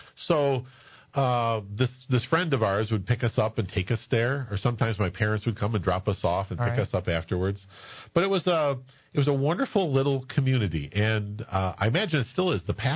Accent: Paw Paw, Michigan, United States; I was raised in Paw, Michigan, little town just to the west of Kalamazoo.

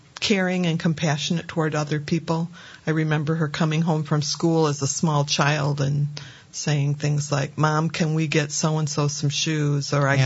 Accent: Sturgis, Michigan, United States; I grew up in Sturgis, Michigan, as well as Elsa did. I'm from a family of 8 children. I have 7 brothers

